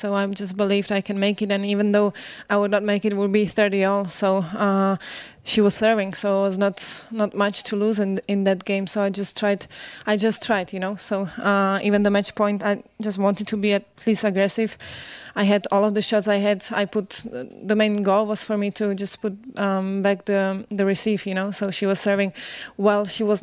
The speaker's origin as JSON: {"language": "English", "region": "Prague", "country": "Czechia", "said": "I'm from Prague, and so I like to see them when I have time off."}